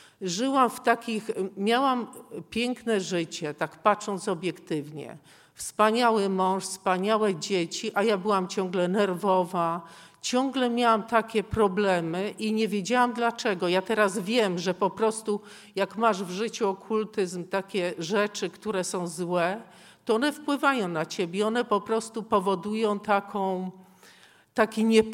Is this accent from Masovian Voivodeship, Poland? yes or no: no; Białogard, West Pomeranian Voivodeship, Poland; Ja pochodzę z Białogardu, to jest taka miejscowość na Pomorzu.